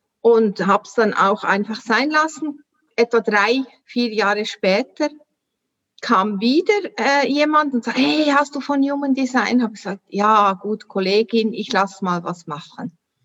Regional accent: Solothurn, Switzerland; accent: Swiss German; ich komme, wie man hört, an meinem Dialekt aus der Schweiz, Solothurn. Wie gesagt, du hast richtig gehört, 30 Kilometer von Bern, ist im sogenannten Mittelland.

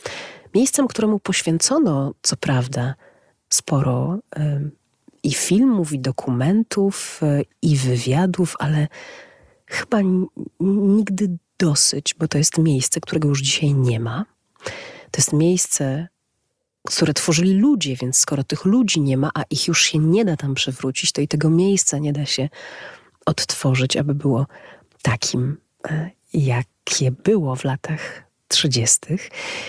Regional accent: Lviv, Lviv Oblast, Ukraine; I nie są to bynajmniej moje czysto osobiste odczucia wynikające z tego, że jestem lwowiakiem.

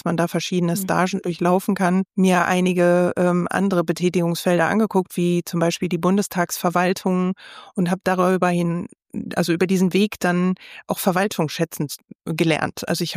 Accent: Düsseldorf, North Rhine-Westphalia, Germany; Es ist meine Heimatstadt.

